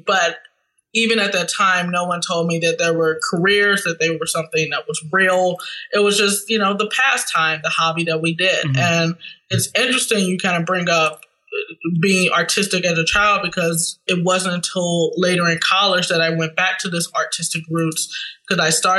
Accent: St. Louis, Missouri, United States; I grew up in St. Louis, Missouri, and I'm still here.

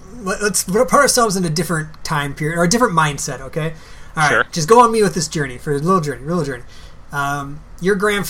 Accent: the South, United States; accent: Southern; I'm already slipping into my Southern accent

